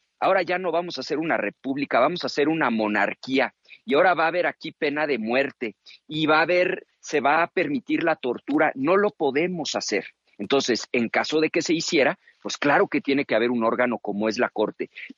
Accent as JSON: {"language": "Spanish", "country": "Mexico"}